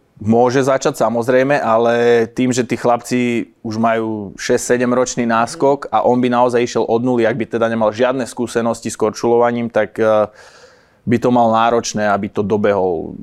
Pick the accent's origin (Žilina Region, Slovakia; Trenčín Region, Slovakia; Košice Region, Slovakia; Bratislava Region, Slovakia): Košice Region, Slovakia; Gelnica; Ja som rodak z Gelnice. Na východe Slovenska.